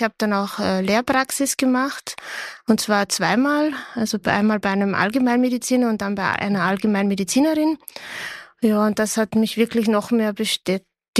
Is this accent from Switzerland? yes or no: no; Vienna, Austria; Ich komme ursprünglich aus Wien, bin also eine Wienerin eigentlich, habe aber oft und viel eigentlich in Niederösterreich gearbeitet und auch gewohnt schon.